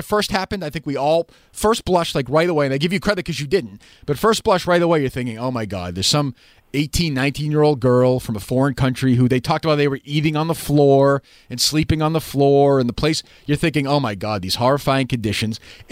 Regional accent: Boston, Massachusetts, United States; and obviously I'm from Boston.

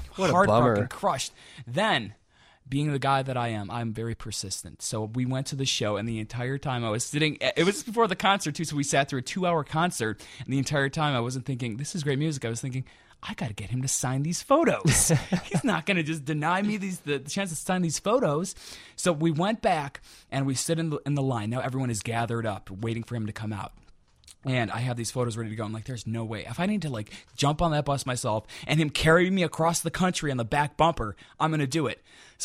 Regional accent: Chicago, Illinois, United States; I'm just a normal guy. You know, I'm from Chicago.

